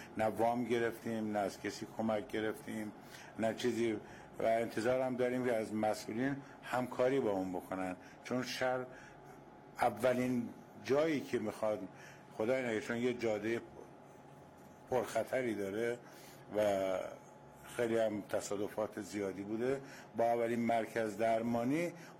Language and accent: Persian; Andimeshk, Khuzestan, Iran